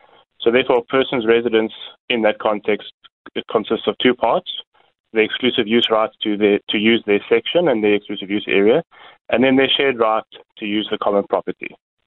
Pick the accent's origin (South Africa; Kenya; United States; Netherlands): South Africa; I think it really makes me feel proud as a South African when comparing it to how other countries are approaching it.